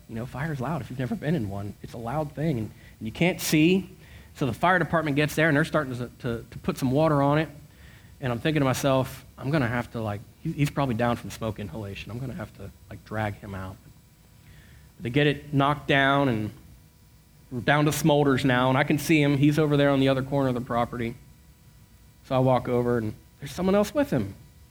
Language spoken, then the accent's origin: English; Northern United States, United States; Because in case you haven't figured out, I'm not from the South. I'm a Yankee.